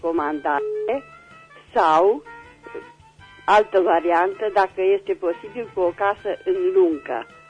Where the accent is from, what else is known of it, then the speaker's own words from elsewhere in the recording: Reșița, Caraș-Severin, Romania; Mulțumesc … sunt din Reșița.